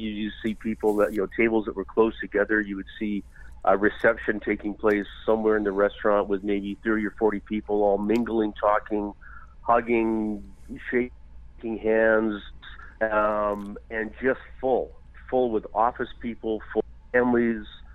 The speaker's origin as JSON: {"language": "English", "region": "British Columbia", "country": "Canada", "said": "because we're Canadian, we're BC, and we're nice people."}